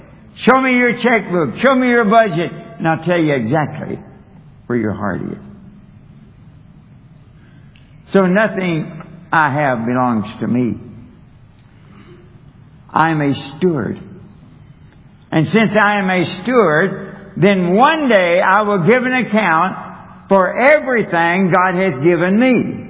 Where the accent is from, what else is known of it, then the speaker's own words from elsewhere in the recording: Kentucky, United States; born there; And when I was born in Kentucky, my dad, a coal miner, worked very hard but made practically no money at all.